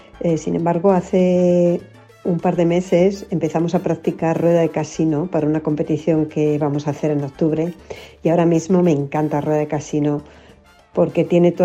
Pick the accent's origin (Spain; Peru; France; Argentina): Spain; soy española.